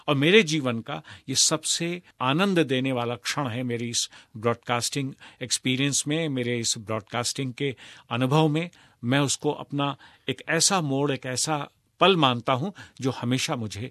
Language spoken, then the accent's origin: Hindi; Lucknow, Uttar Pradesh, India; क्योंकि मैं लखनऊ में पैदा हुआ हूँ, बड़ा हुआ हूँ, तो खड़ी बोली का उच्चारण और हिंदुस्तानी बोलने का एक जो तरीका वहाँ था